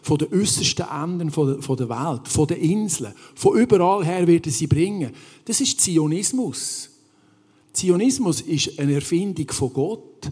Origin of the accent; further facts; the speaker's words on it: Switzerland; In diesem Buch geht es um unser Erbe, das wir haben als Schweizer.